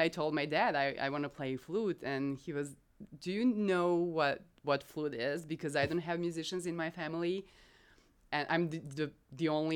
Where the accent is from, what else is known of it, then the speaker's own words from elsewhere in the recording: Pančevo, Vojvodina, Serbia; moved away as an adult; also born or lived in Belgrade / Paris; I was born and raised in Pančevo, which is a town 10 minutes from Belgrade.